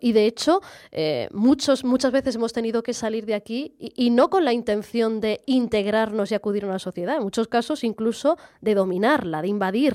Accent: Andalusia, Spain; esa mezcla ese combinarnos en Andalucía es aún mayor, ¿no? Por la situación geográfica que la que tenemos, nuestra historia, ¿no?

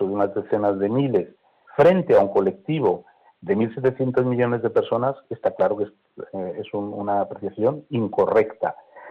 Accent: Madrid, Community of Madrid, Spain; Yo recuerdo mi época de la infancia en Madrid, me crié en Madrid, un Madrid vecinal, de puertas abiertas, en fin, de confianza.

